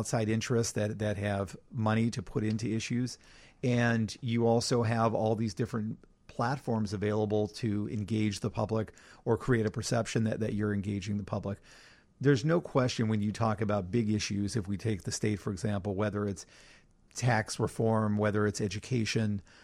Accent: Chicago, Illinois, United States; You say I'm from Chicago. Anybody that's been to Chicago says that is a great city.

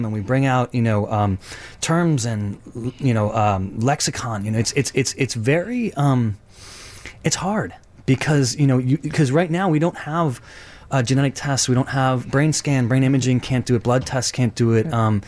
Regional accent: Chicago, Illinois, United States; also born or lived in Tehran, Iran; I've been in the Chicago area, western suburbs, and then in and out of the city for pretty much my whole life. I went out east to school, but I've been in Chicago pretty much my whole life.

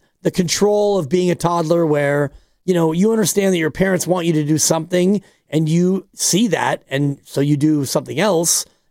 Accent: California, United States; We grew up in Marin, but I grew up in the 60s and 70s in Marin, and my parents didn't have a lot of money.

